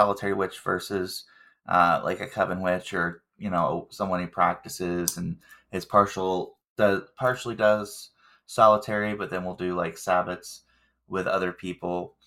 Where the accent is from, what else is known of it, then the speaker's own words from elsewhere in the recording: the South, United States; growing up in the South with a lot of Southern Baptists, you have this a lot where, you know, people, a lot of them won't say that they're a Christian.